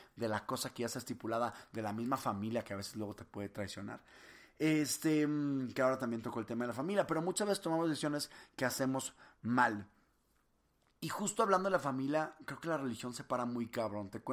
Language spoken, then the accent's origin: Spanish; Monterrey, Nuevo León, Mexico; yo soy de Monterrey